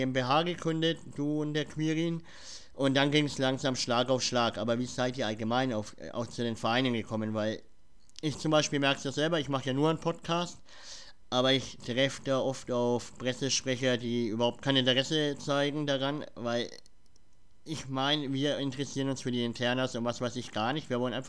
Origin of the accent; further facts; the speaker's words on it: Nuremberg, Bavaria, Germany; weil ich komme ja aus Bayern, also Nürnberg